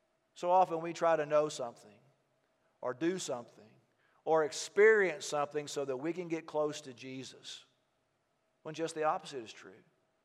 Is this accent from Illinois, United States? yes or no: no; Texas, United States; I grew up in Texas, and in cattle ranches